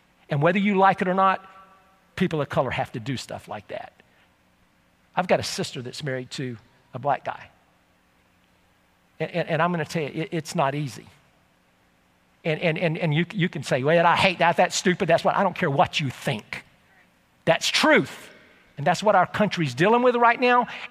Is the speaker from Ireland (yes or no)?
no; United States; I'm a white boy from Polk County and I grew up in Polk County as a white kid.